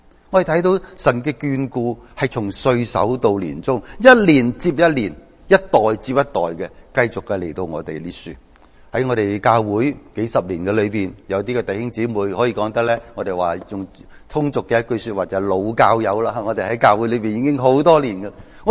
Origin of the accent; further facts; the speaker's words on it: Macau; moved away as an adult; also born or lived in Hong Kong; now in United Kingdom; 并且我住过嘅地方包括咗我自己土生土长嘅澳门同埋香港住咗好多年。